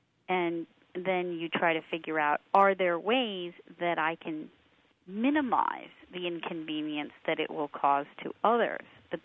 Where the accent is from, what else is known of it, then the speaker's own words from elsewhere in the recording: United States; because I was the daughter of Sikh parents, and I was growing up in the United States.